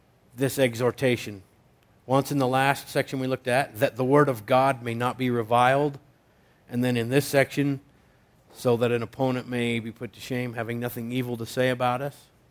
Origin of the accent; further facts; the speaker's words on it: United States; Growing up in America, we all have a preconceived idea of slavery.